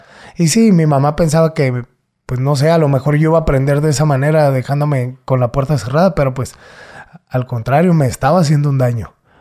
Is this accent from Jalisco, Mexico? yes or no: yes; Guadalajara, Jalisco, Mexico; born there; now in Mexicali, Mexico; Nosotros, yo soy nacido en Guadalajara, originario de Guadalajara.